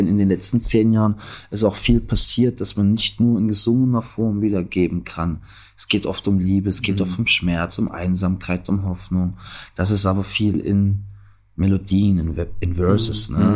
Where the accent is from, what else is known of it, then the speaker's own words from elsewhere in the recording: Halle, Saxony-Anhalt, Germany; also born or lived in Stockholm, Sweden; aus Halle-Saale, meiner Heimatstadt, habe ich mich 13 Jahre entfernt. Ich habe erst 3 Jahre in Stockholm, in Schweden gelebt.